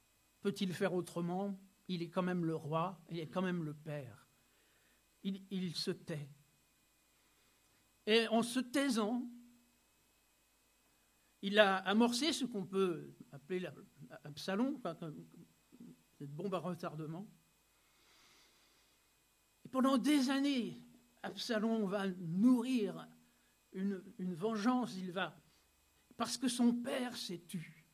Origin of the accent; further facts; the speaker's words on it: Normandy, France; Voilà, je viens de Normandie